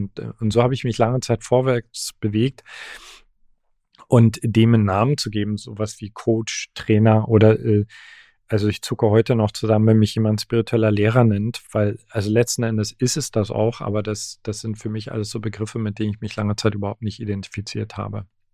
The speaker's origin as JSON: {"language": "German", "region": "East Germany", "country": "Germany", "said": "Ich komme aus Ostdeutschland"}